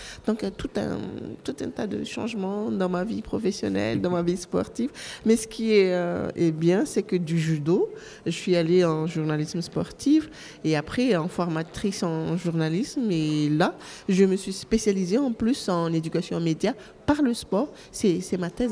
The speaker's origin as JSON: {"language": "French", "country": "Madagascar", "lives_now": "Lille, France", "said": "je viens de Madagascar, présidente de l'Association des femmes journalistes de Madagascar. Mais je suis basée à Lille pour le moment"}